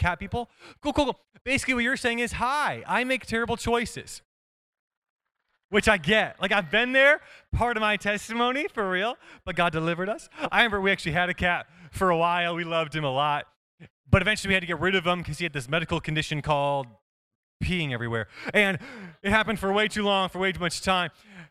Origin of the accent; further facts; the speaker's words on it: Phoenix, Arizona, United States; I'm from Phoenix, Arizona, and I'm married.